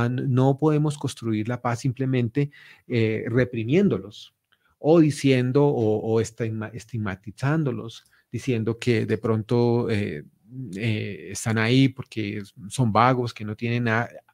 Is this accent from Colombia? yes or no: yes; Colombia; nosotros como sociedad colombiana